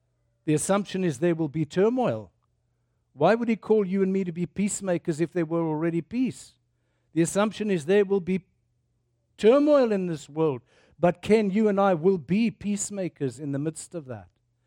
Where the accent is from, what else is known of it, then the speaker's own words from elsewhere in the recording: South Africa; now in Canada; So I refer to myself now as Cans-African or Circadian, because I'm not sure whether I'm South African or Canadian.